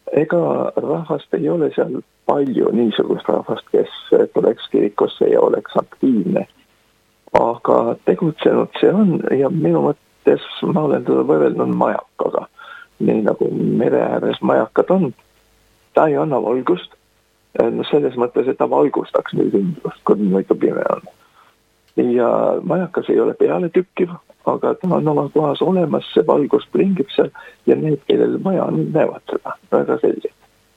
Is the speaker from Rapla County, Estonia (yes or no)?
yes; Rapla County, Estonia; ma olen Raplamaalt pärit ja Rapla kirikus ka seal kooris laulnud ja teenistustel käinud.